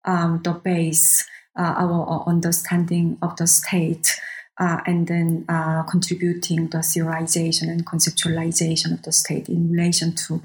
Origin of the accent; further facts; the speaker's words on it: South Korea; You know, basically, I can say that I'm from South Korea.